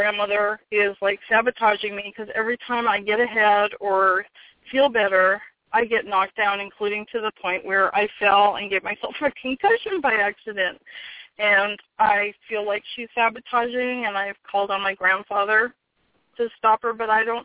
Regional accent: California, United States; I'm from California.

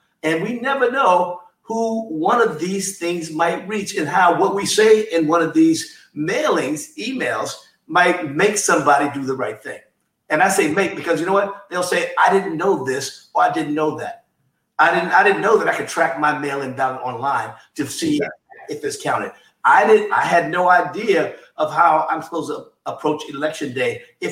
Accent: Harlem, New York, United States; And I was born and raised in Harlem in 1948 in Harlem Hospital.

